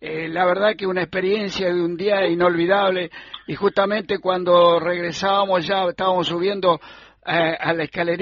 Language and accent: Spanish; Concepción del Uruguay, Entre Ríos, Argentina; ya nos vamos a la histórica Concepción del Uruguay, a mi provincia natal.